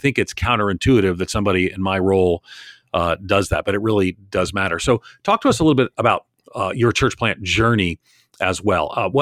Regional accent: New York, United States; You know, I grew up outside of New York City.

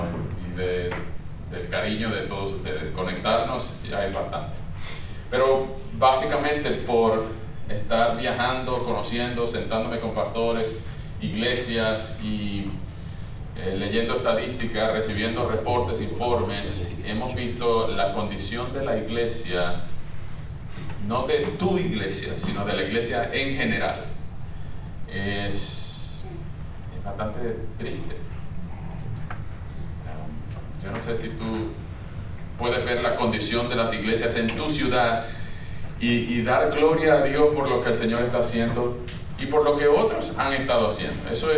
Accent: Venezuela; now in Washington, United States; yo soy de Venezuela y ando por aquí desde el 2016 plantando una iglesia hispana aquí en el corazón de Washington D.C., 30 minutos de aquí.

